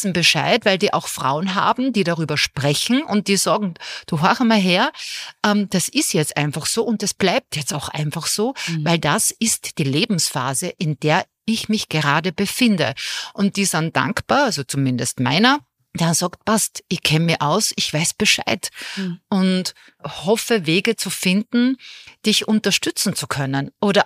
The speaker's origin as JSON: {"language": "German", "country": "Austria", "said": "bei uns in Österreich"}